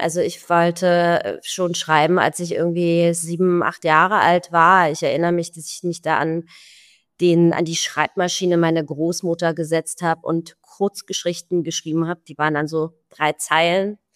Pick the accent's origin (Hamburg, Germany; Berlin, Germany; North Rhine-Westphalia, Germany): Berlin, Germany; Also ich bin aus Berlin-Pankow. Ich bin 81 geboren, das heißt noch hinter der Mauer und bin hinter der Mauer in der DDR aufgewachsen.